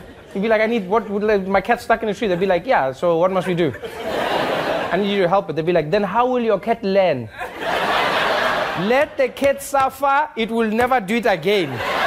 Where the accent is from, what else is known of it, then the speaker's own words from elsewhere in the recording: South Africa; when I was growing up in South Africa